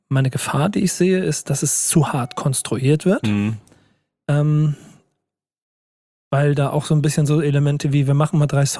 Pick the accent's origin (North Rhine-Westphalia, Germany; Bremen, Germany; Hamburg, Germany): Hamburg, Germany; ich als Hamburger